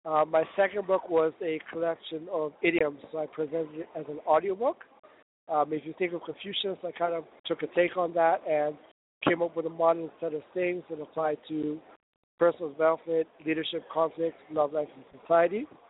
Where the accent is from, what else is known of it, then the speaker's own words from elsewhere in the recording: Kenya; moved away as an adult; now in Canada; I grew up in Kenya, East Africa. Spent most of my childhood and early adulthood there.